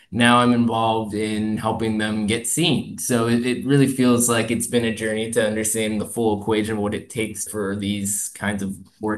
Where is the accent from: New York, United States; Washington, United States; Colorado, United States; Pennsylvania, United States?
Washington, United States; Seattle; growing up in Seattle, when I did was great because there were so many wonderful independent theaters there.